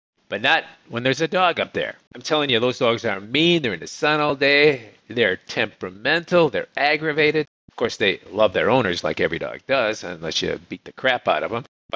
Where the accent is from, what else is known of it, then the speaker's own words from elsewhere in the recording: Canada; I'm from Canada, and to bring your dog down from Canada, you must fill out an overwhelming amount of paperwork